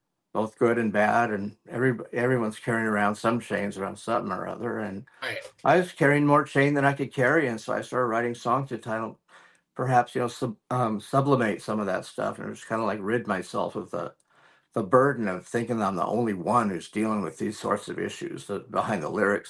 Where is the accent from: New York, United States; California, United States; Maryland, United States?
California, United States; San Jose; moved away as an adult; Right before I moved out of my hometown of San Jose, I was starting writing again.